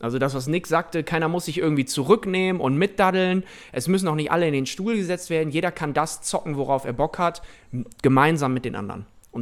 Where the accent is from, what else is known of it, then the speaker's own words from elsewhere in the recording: Lower Saxony, Germany; Ich komme aus Ostfriesland.